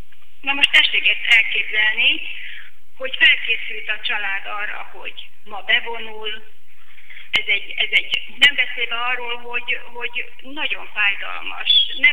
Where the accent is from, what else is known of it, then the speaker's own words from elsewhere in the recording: Pécs, Baranya, Hungary; nyugdíjas, 72 éves, született pécsi lakos.